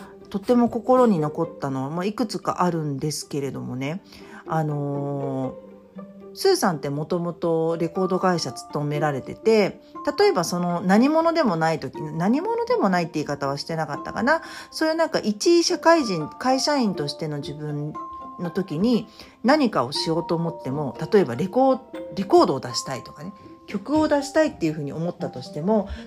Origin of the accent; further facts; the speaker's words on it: Shinjuku, Tokyo, Japan; 私たちは新宿の神楽坂の生まれ育ちで